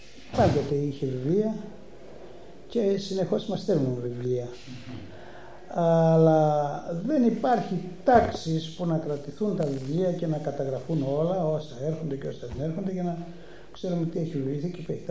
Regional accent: Sikorachi, Eastern Macedonia and Thrace, Greece; γιατί και εγώ ευρύτης είμαι, από τη Σικοράχη της Αλεξανδρουπόλεως.

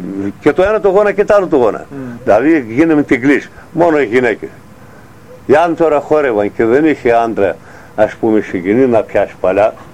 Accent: Kistritsa, Turkey; Είμαι από την Κιστρίτσα. Έχει και στα Σέρα συγγενείς, στα Καλαβέντρα.

